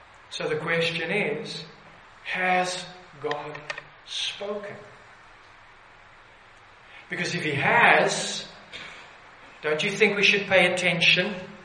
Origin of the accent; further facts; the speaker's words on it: Pretoria, Gauteng, South Africa; I grew up in Pretoria, basically, and there the light drowns out so much of the night sky.